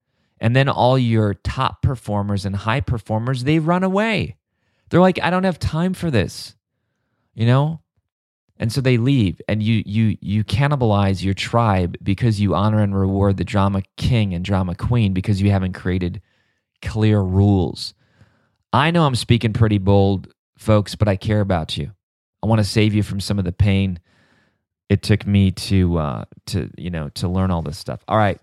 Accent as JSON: {"language": "English", "town": "Milwaukee", "region": "Wisconsin", "country": "United States", "tie": "born or raised there", "said": "I was born and raised in Milwaukee."}